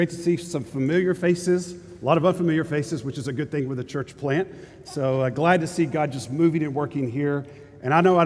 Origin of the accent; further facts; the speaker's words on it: Dallas, Texas, United States; I'm from Dallas, Texas, but the church I grew up